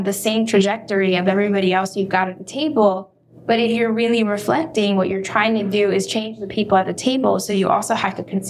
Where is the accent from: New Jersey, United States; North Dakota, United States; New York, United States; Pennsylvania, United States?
New York, United States; New York City; I came in with college credit. I was from New York City. I was cultured, right?